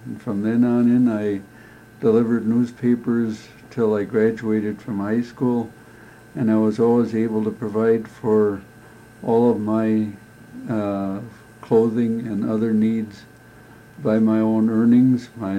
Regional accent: Milwaukee, Wisconsin, United States; I was born in Milwaukee also in 1921. And as I was growing up, the Great Depression hit the United States.

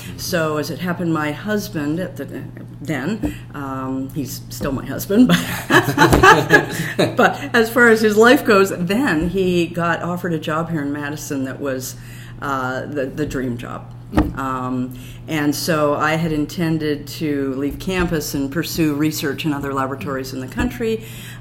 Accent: Canada; I'm Canadian.

